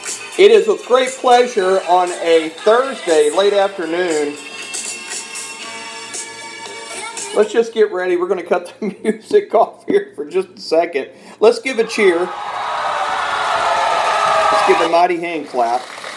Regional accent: Fort Worth, Texas, United States; I grew up in Fort Worth all my life

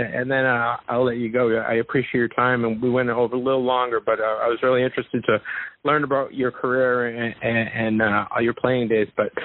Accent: New England, United States; When I was a kid, I grew up in New England, obviously.

